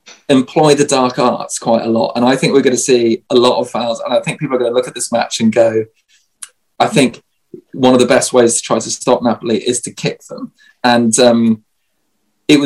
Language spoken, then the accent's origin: English; England, United Kingdom; I'm English